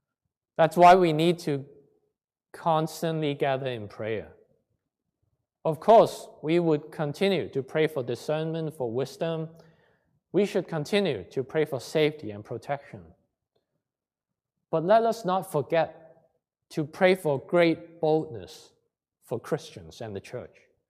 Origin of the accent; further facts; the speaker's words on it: Hong Kong; now in Canada; I grew up in Hong Kong, and I survived an education that highly prioritizes following rules and the virtue of not rocking the boat.